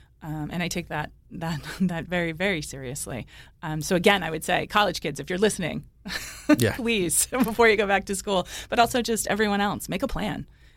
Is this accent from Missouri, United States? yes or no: no; Cranston, Rhode Island, United States; Someone like me that, you know, grew up here. I grew up in Cranston. I live in Warwick. I went to Rhode Island College.